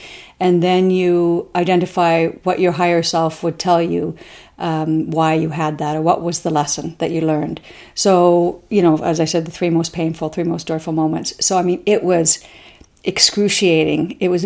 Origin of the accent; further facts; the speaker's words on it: Kamloops, British Columbia, Canada; now in Victoria, Canada; So I grew up in Kamloops until I was about 15, and then our family moved to Victoria, and I finished high school and did my undergrad here.